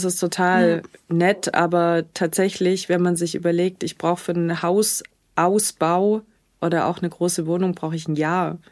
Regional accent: Stuttgart, Baden-Württemberg, Germany; Also ich komme aus Stuttgart.

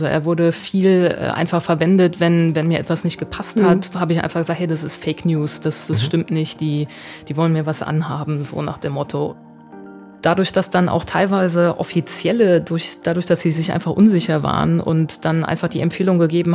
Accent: Trier, Rhineland-Palatinate, Germany; accent: Trier area; bei Hessisch hätte ich wahrscheinlich noch meinen Akzent aus der Trierer Gegend mit einbringen müssen

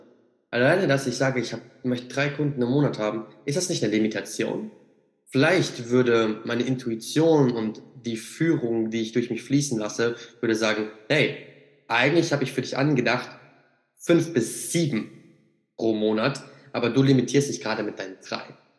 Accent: Siegen, North Rhine-Westphalia, Germany; bin ich auf jeden Fall noch hier in Siegen, quasi in meiner Heimat. Ich bin sogar gerade tatsächlich in meiner meiner allerersten Wohnung, wo ich jemals gelebt habe, und auch die einzige.

